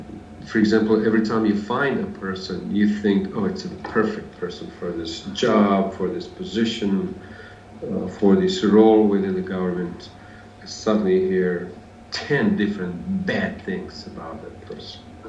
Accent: Bosnia & Herzegovina; even I am from Bosnia and I am one of Bosnians

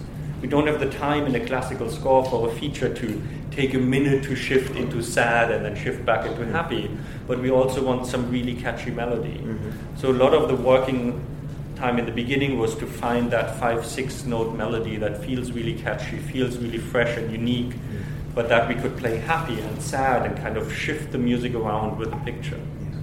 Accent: Hamburg, Germany; English is a second language; where I grew up in Germany, in Hamburg, in the north, it rains a lot. Like, it's known for being overcast 80% of the year.

